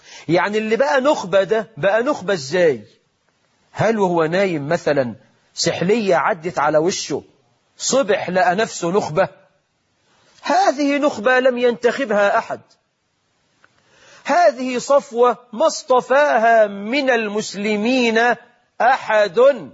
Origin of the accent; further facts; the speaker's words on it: Egypt; مرت بلدنا مصر بثورة مباركة